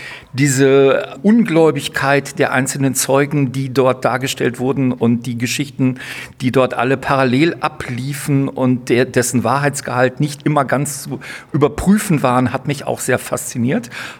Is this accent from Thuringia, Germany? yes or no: no; Kassel, Hesse, Germany; Ich komme aus Kassel vom Randfilm oder besser dem Randfilmfest.